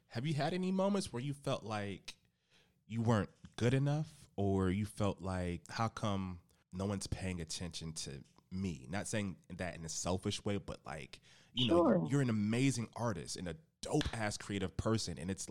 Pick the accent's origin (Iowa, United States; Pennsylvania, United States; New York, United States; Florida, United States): Florida, United States; You know, I'm in my little bubble, you know, I'm from Florida.